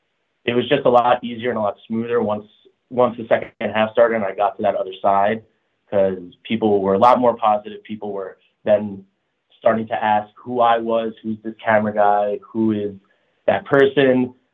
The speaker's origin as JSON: {"language": "English", "town": "Long Island", "region": "New York", "country": "United States", "said": "I'm from Long Island, New York"}